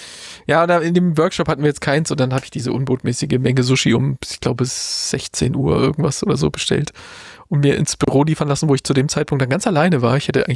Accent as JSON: {"language": "German", "region": "East Germany", "country": "Germany", "said": "bist du irgendwie in der DDR, wo ich herkomme, gab es ja dieses Konzept Ferienlager."}